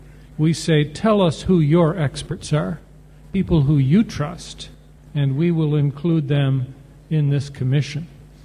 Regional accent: Canada; given that I'm from Canada

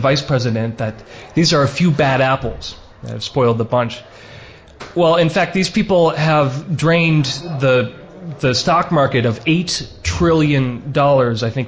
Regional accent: Madison, Wisconsin, United States; And I'm also from Madison, Wisconsin, where I've worked at WORT as a volunteer for some time.

